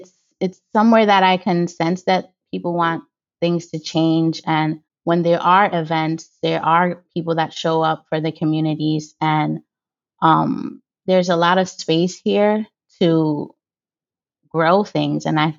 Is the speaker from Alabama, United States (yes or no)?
no; Bronx, New York, United States; born there; Like, I was born in the Bronx, and that's a place where it's always loud.